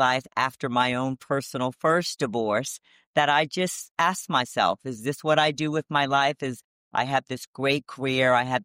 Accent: Florida, United States; born there; now in New York, United States; I was born in the Sunshine State of Florida.

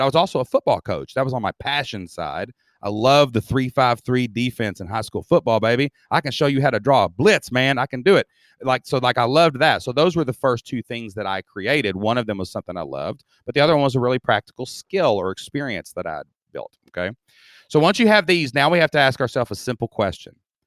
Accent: Kentucky, United States; You can tell, Dustin, I'm from Southeast Kentucky. I talk a little funny, right? But don't confuse my intellect from my dialect

